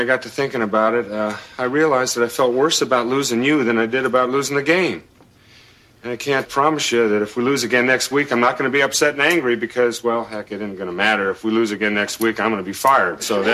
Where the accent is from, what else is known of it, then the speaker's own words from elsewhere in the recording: Indiana, United States; And six was making it in the Hall of Fame in my home state of Indiana.